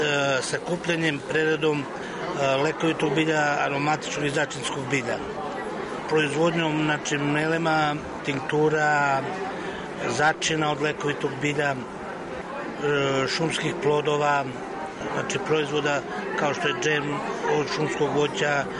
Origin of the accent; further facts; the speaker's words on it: Donji Dušnik, Nišava District, Serbia; born there; u mom kraju, tamo gde sam rođen, u Donjem Dušniku, odnosno u Sopotnici.